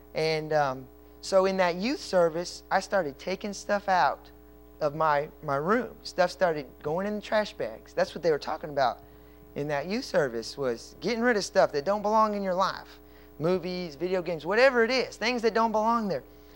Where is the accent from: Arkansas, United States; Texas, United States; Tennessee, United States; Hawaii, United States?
Texas, United States; Lake Jackson; I was raised in Lake Jackson